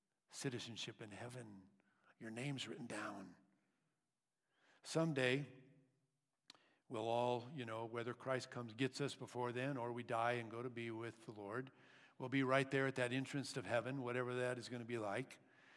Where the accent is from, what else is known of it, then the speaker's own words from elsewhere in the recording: United States; born there; Just like I am an American citizen because I was born in America.